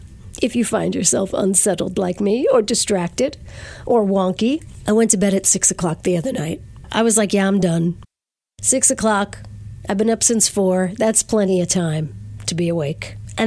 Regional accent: Verplanck, New York, United States; that will be happening at Mount Carmel Hall in Verplank, my hometown.

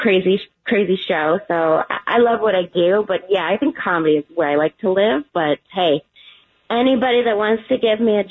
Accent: Akron, Ohio, United States; No, even though we're both from Akron, I don't have his new number.

